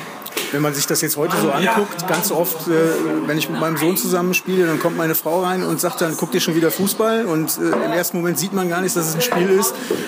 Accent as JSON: {"language": "German", "town": "Cologne", "region": "North Rhine-Westphalia", "country": "Germany", "tie": "born there", "said": "Ich bin in Köln geboren"}